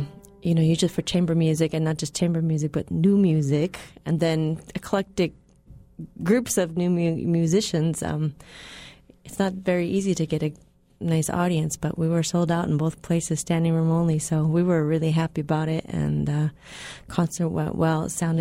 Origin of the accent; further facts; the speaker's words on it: Juneau, Alaska, United States; Well, I grew up here in Juneau, went to St. Anne's, went to Harborview, went to Marie Drake, graduated from JDHS in 87.